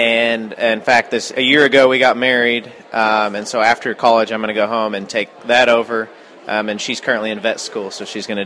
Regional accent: Claremore, Oklahoma, United States; I'm from Claremore, Oklahoma.

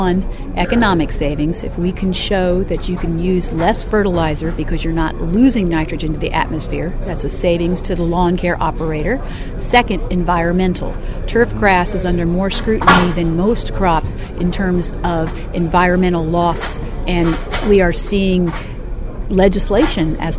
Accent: Ohio, United States; I was born and raised in Ohio.

